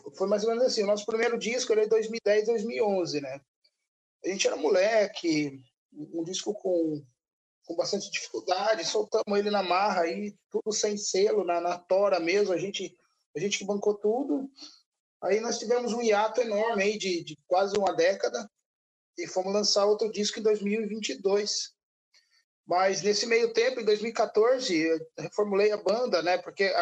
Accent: Iracemápolis, São Paulo, Brazil; Nós somos de Iracemápolis, perto aí de Campinas.

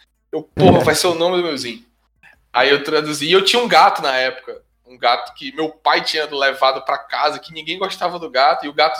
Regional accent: Fortaleza, Ceará, Brazil; gente lá de Fortaleza, que é a minha cidade natal, onde eu distribuía o fanzine

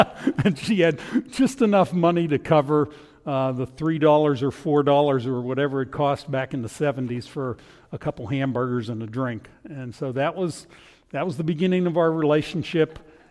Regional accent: Pittsburgh, Pennsylvania, United States; As most of you know, I come from Pittsburgh, Pennsylvania. I was born and raised there. I've got the accent to prove it

